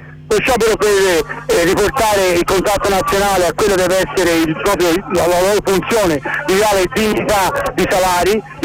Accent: Florence, Tuscany, Italy; come è successo da noi in Toscana, io sono di Firenze, sono in Toscana

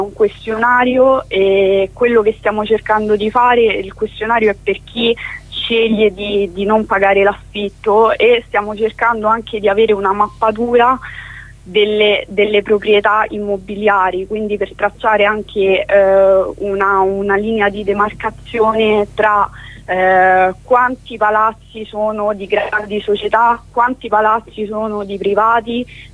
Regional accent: Rome, Lazio, Italy; io parlo per Roma perché appunto da romana

